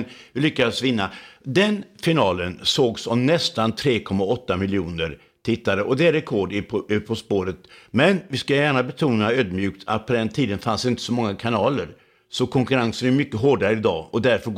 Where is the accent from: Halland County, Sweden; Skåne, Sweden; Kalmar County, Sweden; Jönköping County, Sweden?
Halland County, Sweden; Laholm; avlades i min hemstad Laholm utanför där.